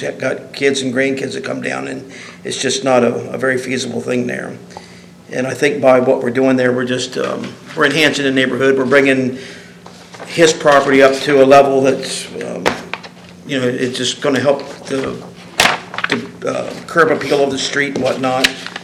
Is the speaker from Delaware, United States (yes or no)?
yes; Greenwood, Delaware, United States; I'm from Greenwood, Delaware.